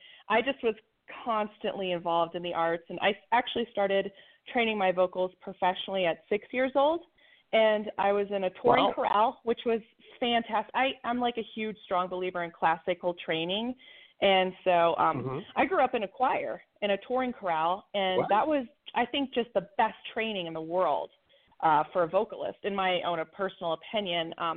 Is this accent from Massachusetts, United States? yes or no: no; Colorado, United States; also born or lived in Wyoming / Los Angeles; So I grew up in Colorado. I grew up skiing, and then actually I lived in Jackson Hole for a little while, Wyoming